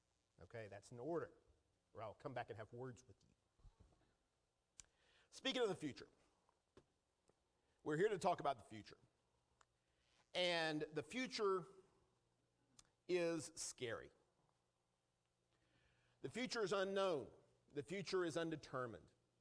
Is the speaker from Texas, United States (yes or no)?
yes; Texas, United States; I grew up in Texas, and in Texas, we are taught at a very early age to be hospitable.